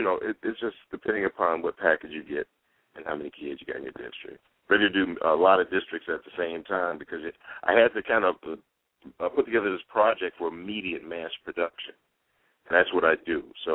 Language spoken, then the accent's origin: English; Chicago, Illinois, United States; I immediately thought about CPS because, you know, I'm from the West Side.